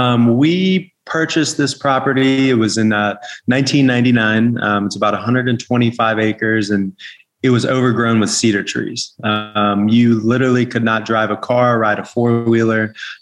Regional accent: Virginia, United States; And then, like you said, I was born and raised here in the Shenandoah Valley.

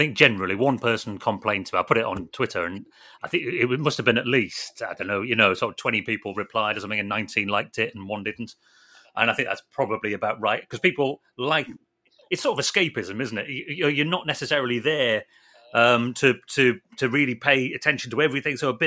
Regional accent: England, United Kingdom; As an Englishman, I should be reluctant to culturally impose on great Spanish traditions.

